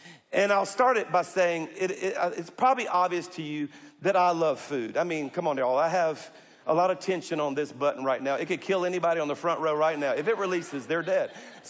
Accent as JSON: {"language": "English", "region": "Louisiana", "country": "United States", "said": "I'm a Cajun. I mean, eating's an Olympic sport in South Louisiana."}